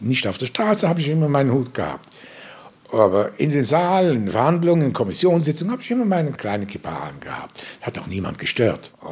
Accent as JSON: {"language": "German", "town": "Basel", "region": "Basel-Stadt", "country": "Switzerland", "said": "Ich bin ein Basler Bürger jüdischen Glaubens. Ich bin kein Jude mit einem Schweizer Pass."}